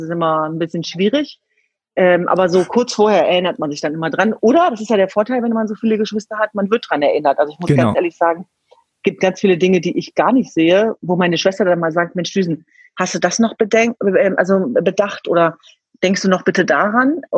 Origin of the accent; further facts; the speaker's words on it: Hanover, Lower Saxony, Germany; wir sind beide Hannoveraner.